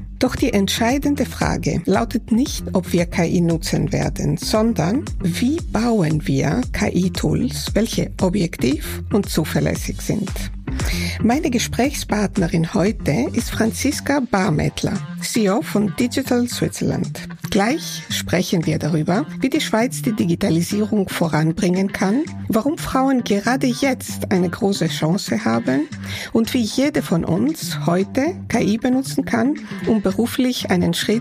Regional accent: Greece; Aber ich als Griechin, ich brauche immer meine Eiswürfel in allem, was ich trinke.

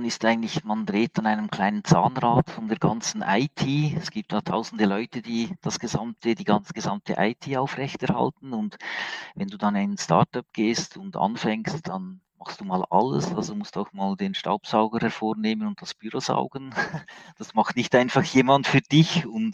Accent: Switzerland; accent: Swiss; Man hört es sicher an meinem Dialekt, an meinem Hochdeutsch. Ich komme aus der Schweiz. Ich wohne mit meiner Familie im Mittelland, also nicht in den Bergen in der Schweiz, sondern eher im Flachland.

